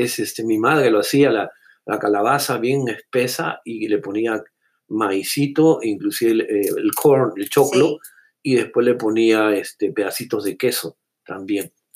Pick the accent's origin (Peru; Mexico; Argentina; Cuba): Peru; now in Tampa, United States; digo nosotros como peruanos nuevamente, pero aquí en la Tampa